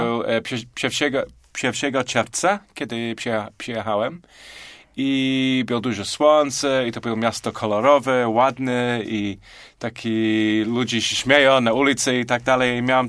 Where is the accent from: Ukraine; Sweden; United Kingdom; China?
United Kingdom; Manchester, North West England; Polish is a second language; now in Poznań, Poland; I jestem Brytyjczykiem z Manchesteru w Anglii.